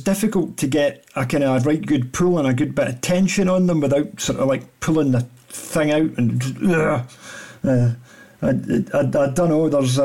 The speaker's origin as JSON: {"language": "English", "region": "Northern Ireland", "country": "United Kingdom", "said": "You've got a Scotsman and a Northern Irishman talking. Well, technically I'm Irish anyway. I've only got my Irish passport now. My British one's expired, so."}